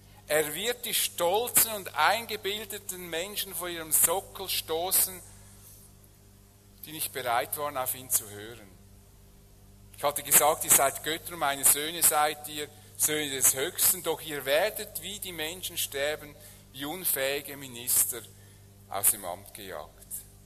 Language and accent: German; Switzerland; wir werden das als Schweizer Diplomaten